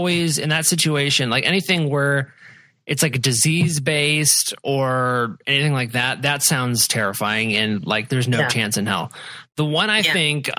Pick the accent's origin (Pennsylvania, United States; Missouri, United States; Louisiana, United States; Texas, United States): Missouri, United States; as a kid, when like growing up in Missouri where we had tornadoes